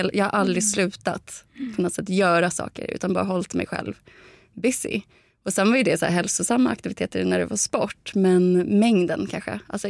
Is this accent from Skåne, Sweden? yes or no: no; Täby, Stockholm County, Sweden; jag kom från Täby